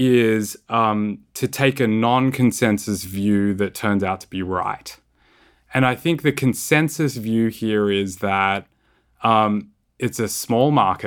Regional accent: Australia; now in United States; in my home country in Australia. And so, although I didn't grow up here and I don't have the, decades of living in America, I've got 8 years and I definitely consider it to be home.

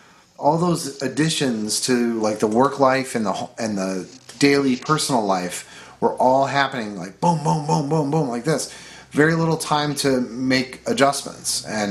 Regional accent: Buffalo, New York, United States; when I was a kid growing up in Buffalo, it was like the 80s.

